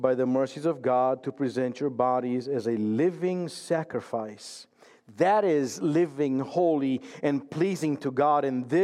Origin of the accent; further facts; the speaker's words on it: Romania; I grew up in Romania, and those that have that experience of growing up in a different country